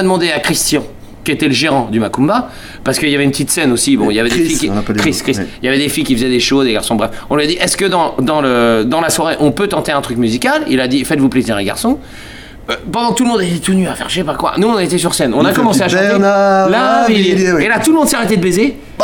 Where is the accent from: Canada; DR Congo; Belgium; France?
France; On est français de race. On est des purs sang français.